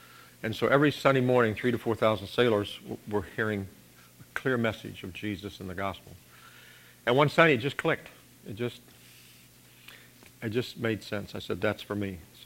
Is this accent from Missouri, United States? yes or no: yes; Kansas City, Missouri, United States; I grew up in Kansas City, and at 17, a senior in high school, my dad went over with a heart attack and died